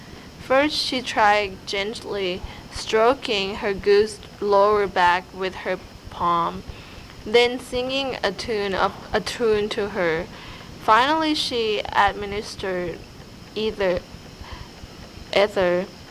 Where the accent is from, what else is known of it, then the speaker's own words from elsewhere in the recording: Korat, Nakhon Ratchasima, Thailand; Okay, I'm from Korat or Nakhon Ratchasima. It has 2 names, so one is really long, so it has the kind of like nickname called Korat, and it's about 3 to 4 hours from Bangkok. It's the northeastern part of the country.